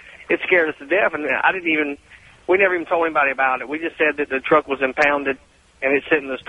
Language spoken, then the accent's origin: English; Augusta, Georgia, United States; I'm being from Augusta, Georgia.